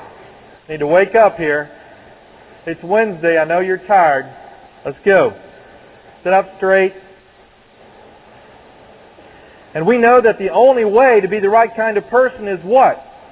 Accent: the South, United States; I can't. I'm from the South. Y'all probably hadn't figured that out yet.

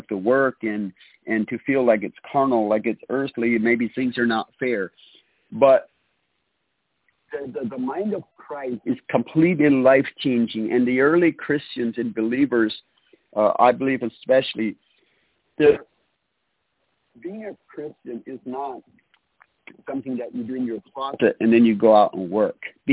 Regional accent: Wisconsin, United States; I'm from Wisconsin doing the daily inspiration here

